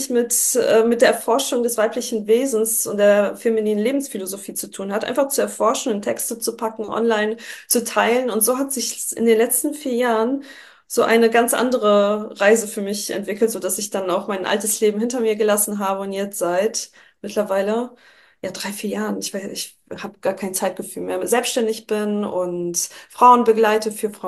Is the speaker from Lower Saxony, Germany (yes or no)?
no; Düsseldorf, North Rhine-Westphalia, Germany; also born or lived in Poland; gebürtig Polin, aufgewachsen in Düsseldorf. Ich bin 31 Jahre jung.